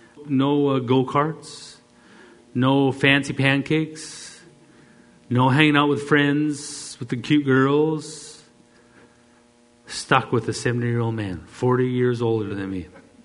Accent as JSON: {"language": "English", "country": "Canada", "said": "I'm Canadian."}